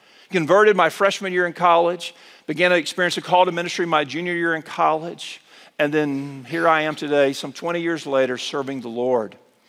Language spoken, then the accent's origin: English; Mobile, Alabama, United States; moved away as an adult; now in Kansas City, United States; I hail these days from Kansas City. I grew up in Mobile, Alabama, down the Gulf Coast. I've been in Kansas City now almost 6 years.